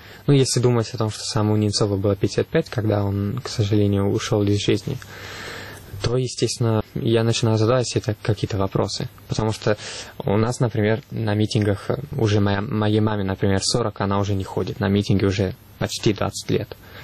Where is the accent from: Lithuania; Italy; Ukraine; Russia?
Italy; Florence, Tuscany; Russian is a second language; Как вы знаете, я из Флоренции, да, и у нас во Флоренции всегда было огромное русское меньшинство.